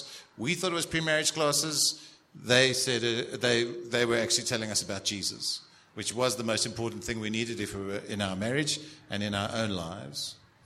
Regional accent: Cape Town, Western Cape, South Africa; I grew up in Cape Town in Sea Point

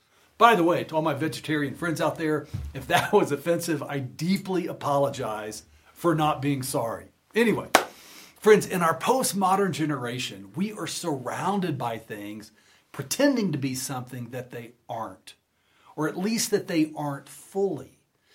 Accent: Texas, United States; Growing up in Texas, what I envisioned in my mind was this, right?

